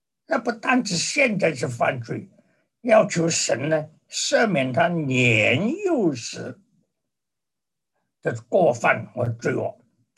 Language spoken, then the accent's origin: Chinese; China; 那你知道我们中国人有多少头发？